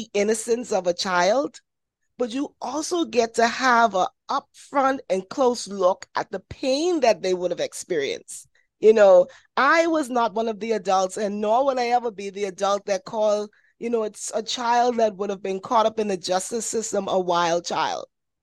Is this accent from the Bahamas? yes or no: yes; Bahamas; I'm from the Bahamas.